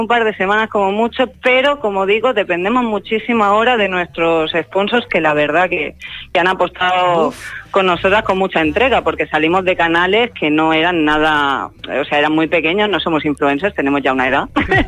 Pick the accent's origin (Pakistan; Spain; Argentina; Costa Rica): Spain; Catalonia; Libertad y yo, que somos catalanas, que como nos dicen, ¿catalanas de dónde? Somos catalanas de aquí. Catalanas de aquí.